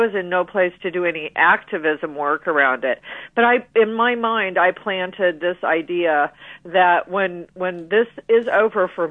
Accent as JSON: {"language": "English", "town": "Effingham", "region": "Illinois", "country": "United States", "tie": "born or raised there", "said": "I'm getting ready to ride my bike to my hometown of Effingham, Illinois today."}